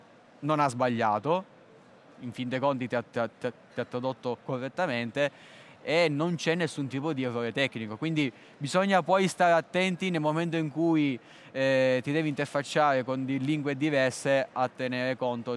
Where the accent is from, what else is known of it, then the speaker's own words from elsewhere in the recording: Solarino, Sicily, Italy; il comune di Solarino, che è il mio paese di origine.